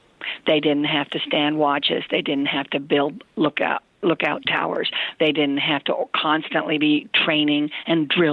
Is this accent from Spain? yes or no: yes; Spain; English is a second language; when I grew up in Spain, our textbooks talked